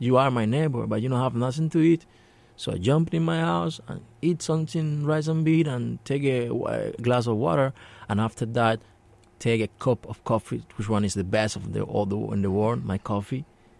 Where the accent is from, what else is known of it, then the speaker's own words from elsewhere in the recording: Cuba; English is a second language; I come from Cuba, you know. All the time I say that.